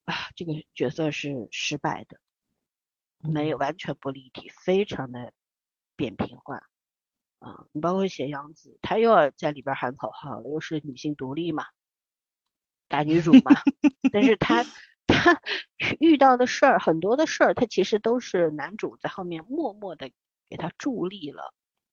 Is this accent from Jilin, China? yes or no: no; Shanghai, China; accent: northern tinge in Mandarin; also born or lived in Beijing